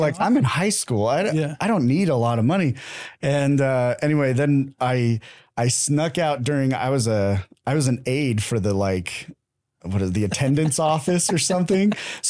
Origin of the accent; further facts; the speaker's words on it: Las Vegas, Nevada, United States; It's an interesting town. That's where I grew up. I grew up in Las Vegas.